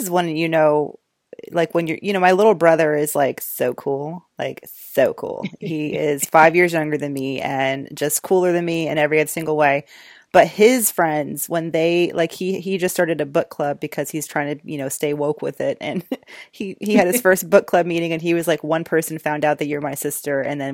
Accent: Georgia, United States; I got married there. I'm from Georgia. I love Savannah

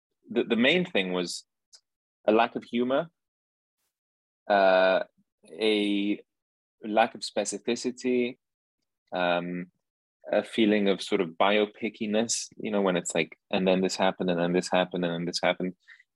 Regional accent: Milan, Lombardy, Italy; it clicked because I grew up in Milan and my mother's a fashion designer

